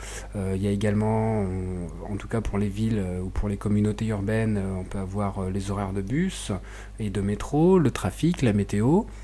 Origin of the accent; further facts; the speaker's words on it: Rennes, Brittany, France; Concernant la ville de Rennes, puisque nous on est rennais, hein